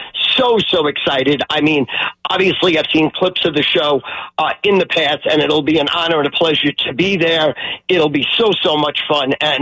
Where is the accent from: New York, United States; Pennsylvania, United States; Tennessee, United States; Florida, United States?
New York, United States; Long Island; You know, I grew up with you on Long Island.